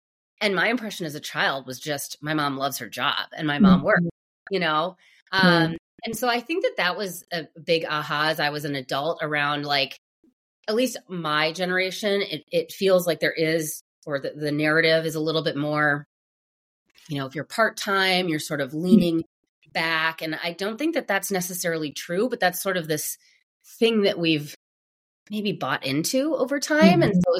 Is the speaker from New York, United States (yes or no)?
no; Minnesota, United States; the boringness of growing up in Minnesota was something that became suddenly very appealing to me once I had a child of my own and my parents are here. And so we moved back